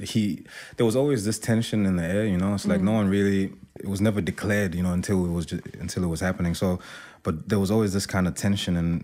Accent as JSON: {"language": "English", "country": "South Africa", "tie": "born or raised there", "also_born_or_lived": "Democratic Republic of the Congo / Zambia", "moved": "yes", "lives_now": "New Zealand", "said": "And then we moved to South Africa. And then I lived there from when I was like 4 till 13. And then we moved to New Zealand."}